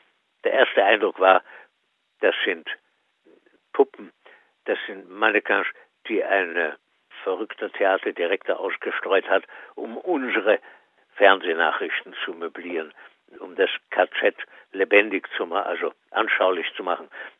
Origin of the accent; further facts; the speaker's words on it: Austria; einschließlich Österreichs, meiner Heimat